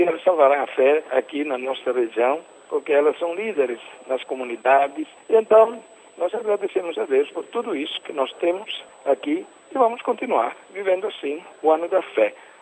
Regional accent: Italy; now in Brazil; Eu sou italiano de origem, mas eu não trocaria nunca.

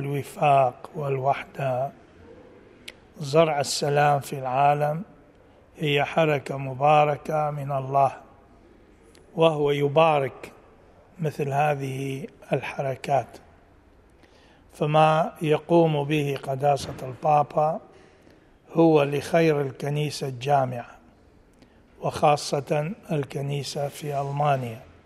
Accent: Iraq; وأنا كعراقي خاصة في العراق نطلب السلام والاستقرار

